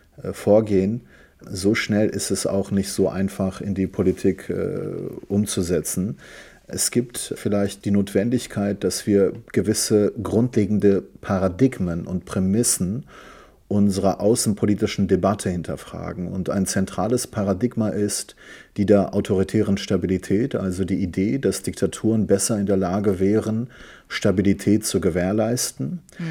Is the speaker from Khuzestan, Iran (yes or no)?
yes; Ahvaz, Khuzestan, Iran; also born or lived in Tabriz; ich selbst bin gebürtig aus Tabriz, aus der iranischen Provinz Aserbaidschan, also so eine Art Azeri-Türksprachig, wenn man so möchte, obwohl die Aseris das nicht gerne hören, und auf der anderen Seite, genau, und bin aber in Ahvaz aufgewachsen